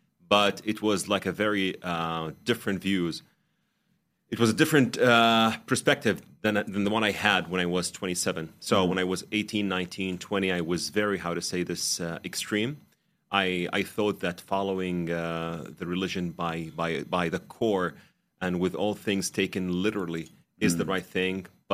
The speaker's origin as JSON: {"language": "English", "country": "Saudi Arabia", "tie": "born or raised there", "said": "I was born and raised in Saudi Arabia. I was raised in a family that is half Saudi, half Egyptian."}